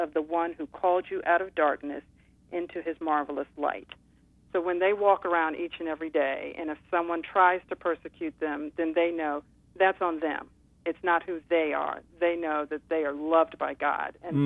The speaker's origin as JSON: {"language": "English", "region": "Maryland", "country": "United States", "said": "I am from Maryland, from Montgomery County, Maryland"}